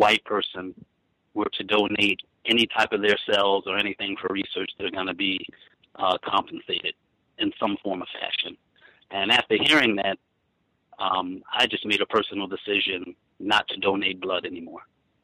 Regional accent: New York City, New York, United States; now in Delaware, United States; I stay in Delaware now, but I grew up in New York City.

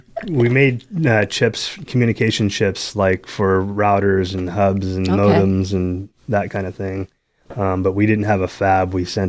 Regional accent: Sacramento, California, United States; also born or lived in Grass Valley / Lake Tahoe; So I grew up in the greater Sacramento area, lived in Grass Valley, Lake Tahoe even for a short period of time.

